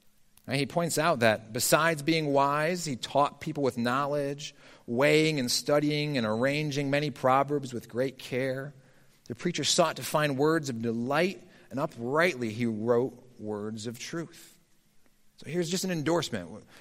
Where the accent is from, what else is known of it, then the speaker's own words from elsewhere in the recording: Batavia, Illinois, United States; Growing up in Batavia, Illinois, the Windmill City, in case you were wondering